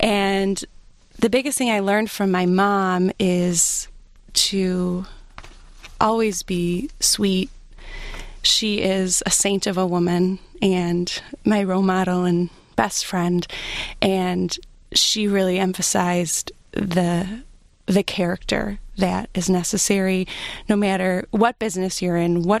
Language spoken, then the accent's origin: English; Grosse Pointe, Michigan, United States; also born or lived in Chicago / Wisconsin; now in Grosse Pointe, United States; I was born outside of Chicago, but both of my parents are from Grosse Pointe. They met here in Grosse Pointe, and we moved from Chicago to Wisconsin when I was young, and then when I was in third grade, we moved to Grosse Pointe